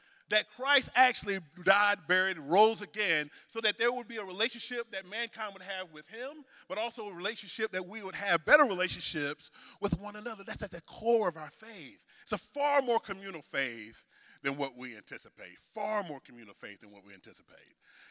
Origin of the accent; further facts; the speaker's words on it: North Carolina, United States; moved away as an adult; also born or lived in Atlanta; And we're both originally from North Carolina.